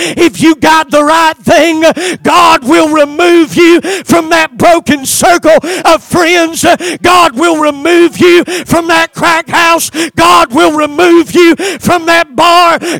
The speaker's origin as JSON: {"language": "English", "region": "South Carolina", "country": "United States", "said": "I'm a redneck from South Carolina, and I know what it means to fetch something."}